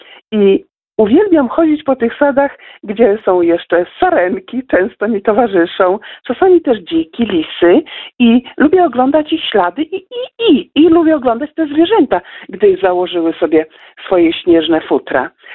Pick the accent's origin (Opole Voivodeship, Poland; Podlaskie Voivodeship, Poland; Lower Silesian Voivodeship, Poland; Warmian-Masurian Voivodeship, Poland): Podlaskie Voivodeship, Poland; born there; Jestem podlasianką z urodzenia, kocham Podlasie, kocham podlaskie krajobrazy